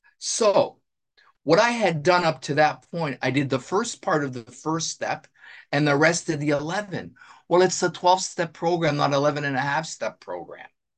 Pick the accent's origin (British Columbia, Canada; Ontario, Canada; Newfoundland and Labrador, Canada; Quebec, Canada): Ontario, Canada; Nobleton; I'm an alcoholic from Nobleton, Ontario, Canada.